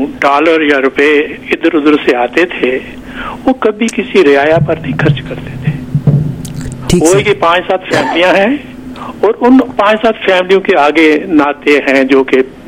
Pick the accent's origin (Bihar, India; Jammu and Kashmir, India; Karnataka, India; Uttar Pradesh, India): Jammu and Kashmir, India; now in Canada; میں ویسے کینیڈا میں 45 سال سے ہوں میں سال میں 2 بار انڈیا جاتا ہوں اور کیونکہ میرا پورا پریوار وہاں پہ ہے اور میرے بچپن کے دوست ہمارے گاؤں کے دوست ابھی میری عمر کے ہو گئے ہیں اور ہم نے کشمیر کو بہت نزدیک سے دیکھا ہے